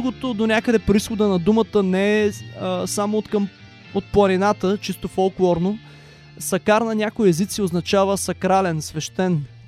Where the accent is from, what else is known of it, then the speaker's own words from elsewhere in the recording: Haskovo, Haskovo Province, Bulgaria; Тримата сме от Хасково